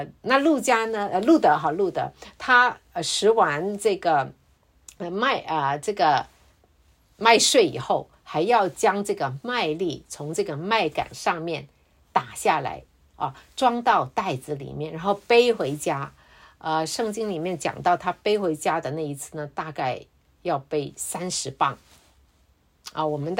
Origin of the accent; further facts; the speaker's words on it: China; moved away as an adult; now in United States; 我们从中国来到美国我们有举家移民过来的也有结婚过来的，孩子都在这里出生的。也有像我这样子一个人过来留学或者工作签证过来的，